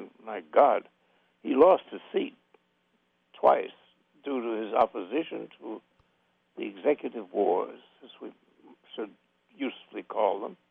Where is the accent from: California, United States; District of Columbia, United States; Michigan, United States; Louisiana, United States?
District of Columbia, United States; Washington; I was brought up in Washington from the day I was born.